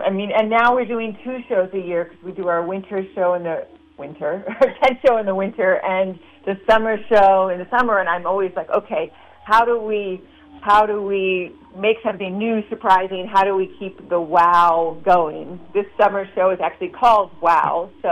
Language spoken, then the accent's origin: English; San Francisco, California, United States; So when I started out, I grew up in San Francisco. My parents worked for the opera. I kind of grew up backstage at the opera.